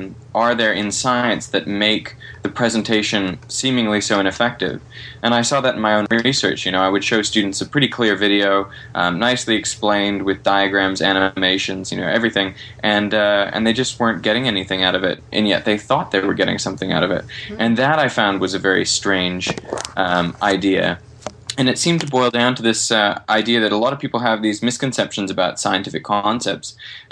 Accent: Vancouver, British Columbia, Canada; moved away as an adult; also born or lived in Traralgon, Australia / Eastern Canada; now in Australia; I was born in a small town called Traralgon in Victoria. Uh-huh. I grew up in Vancouver, Canada. I did my undergraduate in Eastern Canada, and then I came back to Australia for my PhD, and I've been here for 7.5 years. But that accent doesn't really go away

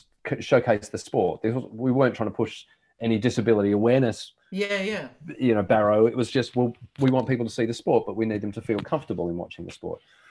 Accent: Australia; being an Australian

